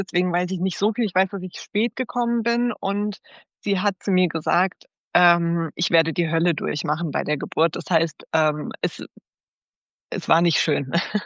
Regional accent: Karlsruhe, Baden-Württemberg, Germany; Ich komme aus Karlsruhe.

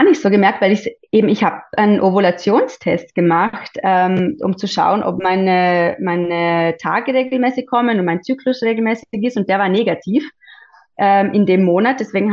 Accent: Vorarlberg, Austria; now in Vienna, Austria; Ich wohne derzeit in Wien, bin eigentlich aus Vorarlberg. Ich bin 35

